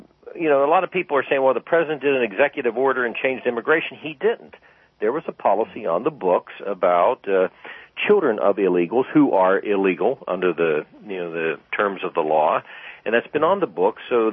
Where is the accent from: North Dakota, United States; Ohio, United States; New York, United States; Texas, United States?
Ohio, United States; my home state's Ohio